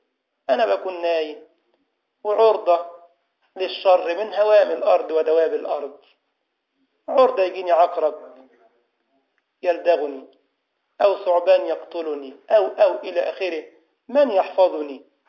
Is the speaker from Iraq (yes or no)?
no; Egypt; احنا عندنا في مصر كان يقول لك الطرق عندنا في مطبات وفي مآبات وفي مسبات.